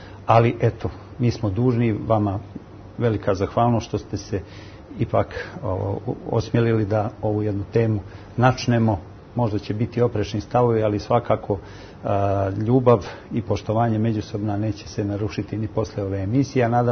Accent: Podgorica, Montenegro; ja kao Podgoričanin poslednjih 40 godina zapravo od rođenja ovdje živim

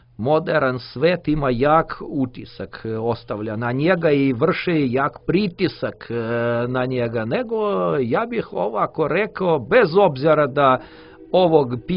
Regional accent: Russia; Serbian is a second language; 80-ih godina to je bilo nešto čudno, možda ja kao Rus, možda sam mu više pažnje posvetio u to vrijeme

